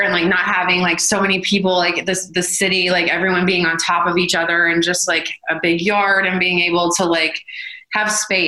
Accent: Atlanta, Georgia, United States; now in Los Angeles, United States; And like, I just feel like I grew up in Atlanta, Justin grew up in Louisiana

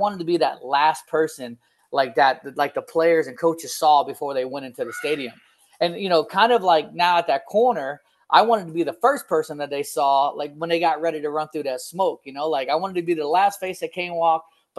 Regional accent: Lauderhill, Florida, United States; And I grew up in Lauderhill. Kind of in Broward County, so kind of like moved a couple of spots around when I was younger.

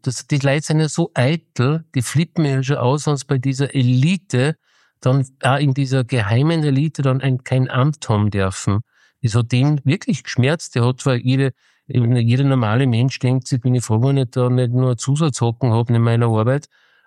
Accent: Austria; Und bei uns in Österreich haben wir es nicht einmal Rückgrat

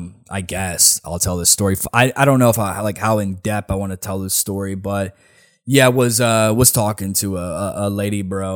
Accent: Nashville, Tennessee, United States; Lady, I'm from here. All right? It's the city. It's my city, man. This city fucking blows now, honestly. I'm going on a rant here, but honestly, the city that Nashville has come to is like, there's no locals

